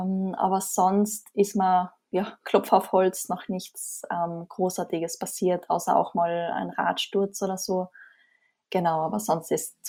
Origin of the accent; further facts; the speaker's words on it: Austria; wie man vermutlich hört, komme ich aus Österreich.